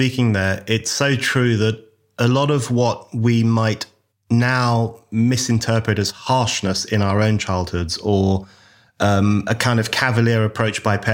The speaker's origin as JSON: {"language": "English", "region": "London", "country": "United Kingdom", "tie": "born or raised there", "said": "When I was a kid growing up in London, in a fairly traditional Irish heritage household"}